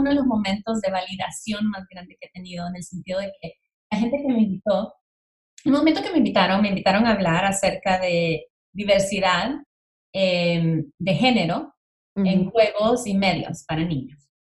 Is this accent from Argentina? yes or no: no; El Salvador; Creciendo en El Salvador, durante la guerra civil, no tenía, o sea, realmente no teníamos acceso como que a cultura, ¿no?